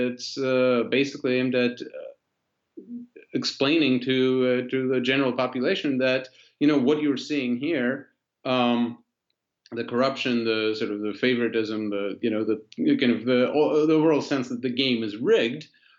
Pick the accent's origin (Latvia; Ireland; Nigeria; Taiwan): Latvia; first language ru; English is a second language; now in United States; I'm originally from Latvia. I'm a Russian-speaking Jew from Latvia. Yeah, it's complicated. But I've lived in America for 20 years, for most of my life.